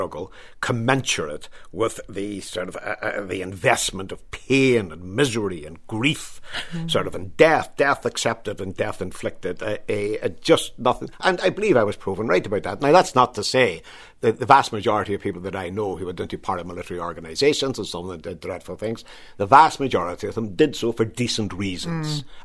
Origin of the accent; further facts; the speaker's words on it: Derry, Northern Ireland, United Kingdom; I grew up in the Bogside, from Rossville Street in the Bogside.